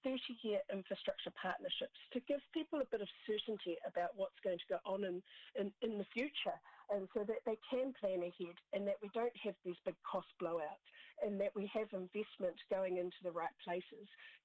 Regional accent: Auckland, New Zealand; Oh yes, so I'm from Auckland

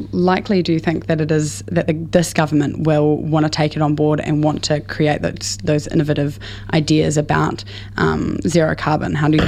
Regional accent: Christchurch, Canterbury, New Zealand; I'm from Christchurch and the Port Hills

